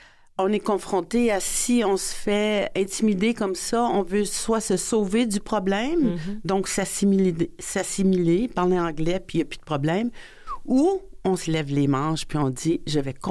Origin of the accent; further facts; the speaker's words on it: Greenwood, Nova Scotia, Canada; Oui, je viens de Greenwood. Nouvelle-Écosse, mon père était dans les forces armées.